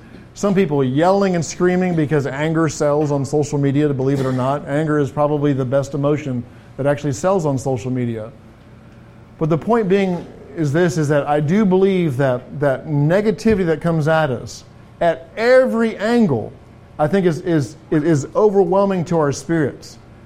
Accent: England, United Kingdom; now in United States; I grew up in England under Maggie Thatcher.

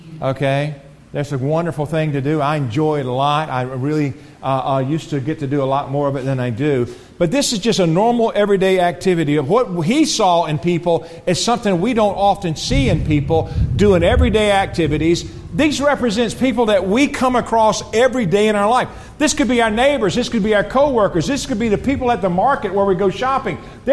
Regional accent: Alabama, United States; also born or lived in Georgia, United States; I was born in Georgia. You want me to be a Georgian so you can put us in Alabama? Raised on a peanut farm in Alabama.

